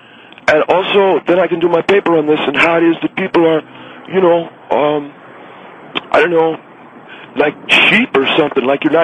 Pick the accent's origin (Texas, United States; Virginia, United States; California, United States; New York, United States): California, United States; Monterey Park; I grew up in Monterey Park, California, okay? I grew up in the barrio, you know, what people call a barrio.